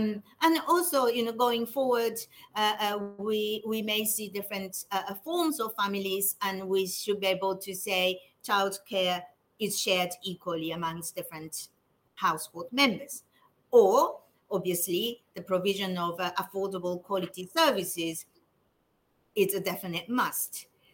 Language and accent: English; Japan; I'm from Japan, and my country has had a good economic growth in the past